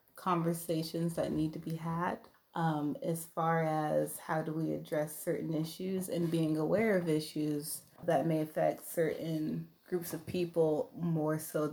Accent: Bloomington, Indiana, United States; Growing up in Bloomington, it's a very, compared to Indiana, it's a very diverse place compared to Indiana.

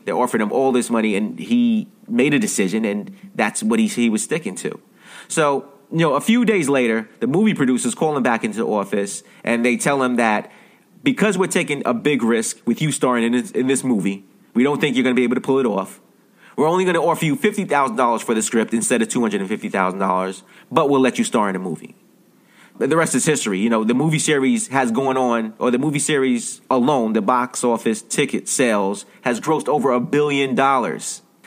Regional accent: New York, United States; I'm from New York. I was born in Uptown Manhattan.

